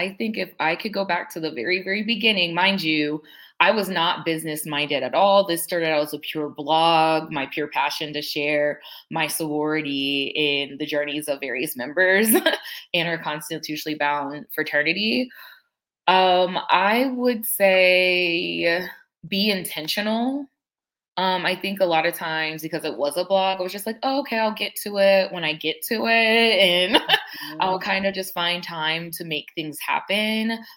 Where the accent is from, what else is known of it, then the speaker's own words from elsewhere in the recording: Ohio, United States; now in Atlanta, United States; I'm originally from Ohio. I'm Atlanta-based now. I crossed in Florida.